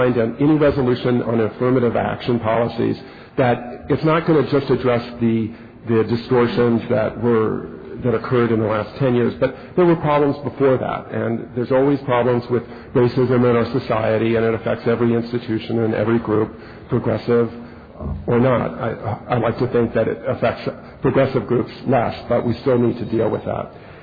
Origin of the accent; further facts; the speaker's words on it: New York, United States; I'm from the New York listening area